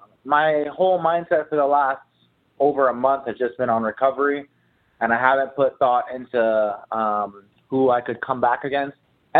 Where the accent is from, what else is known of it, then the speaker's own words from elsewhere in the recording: Wailua, Hawaii, United States; now in Las Vegas, United States; Yeah, I was born and raised in Wailua, Hawaii. Went to Kuku High School.